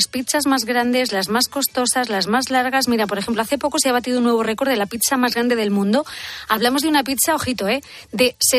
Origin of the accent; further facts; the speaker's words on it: Tomelloso, Castilla-La Mancha, Spain; y en mi tierra, en Tomelloso